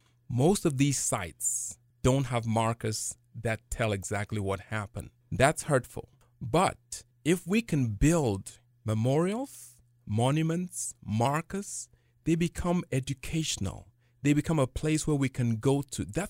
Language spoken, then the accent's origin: English; Ghana; I'm a descendant of enslaved people, though it doesn't sound because you mentioned I'm from Ghana.